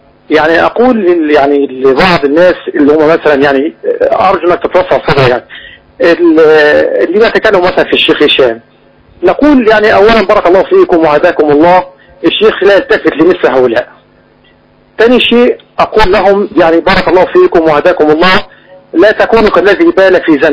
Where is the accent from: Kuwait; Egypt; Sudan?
Egypt; now in Saudi Arabia; عندنا في مصر يعني او معنى صح هنا في المملكه